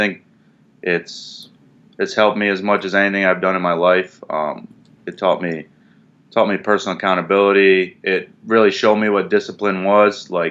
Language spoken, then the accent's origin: English; New England, United States; even though I grew up in New England.